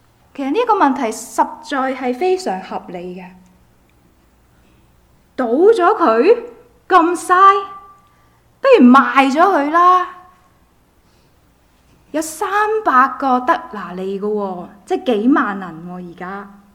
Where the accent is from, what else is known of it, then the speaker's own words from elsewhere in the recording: Macau; 我就是澳門來的，所以由小到大周圍都有當鋪的。